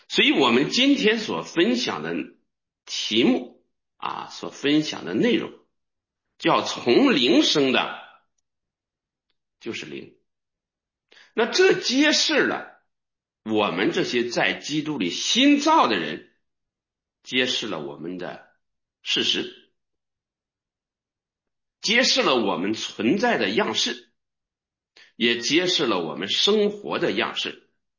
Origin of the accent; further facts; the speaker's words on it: Nehe, Heilongjiang, China; 我出生在东北黑龙江，哎，黑龙江下面有个齐齐哈尔，哎，齐齐哈尔下面有个什么讷河县，啊，现在叫讷河市。我们家离县城60里地，60里地，从小县城都没去过